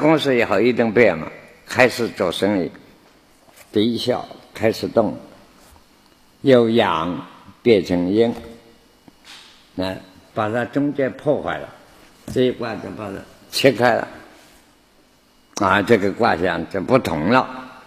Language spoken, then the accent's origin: Chinese; China; 所以我们中国人许多讲话都是易经上来